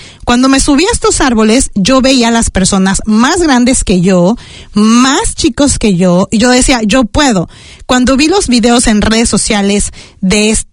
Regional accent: Mexico; now in New Zealand; la mexicana que vive en Nueva Zelanda pensando en vivir en México

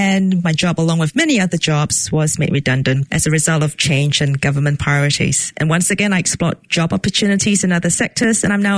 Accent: Singapore; moved away as an adult; now in New Zealand; Well, I'm from Singapore and I came to Aotearoa, New Zealand more than 10 years ago.

